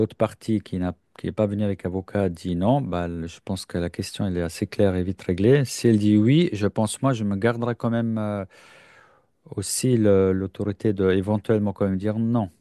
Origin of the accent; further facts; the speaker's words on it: Switzerland; J'ai l'impression qu'en France, la médiation judiciaire, elle est plus près des tribunaux qu'ici. Chez nous en Suisse.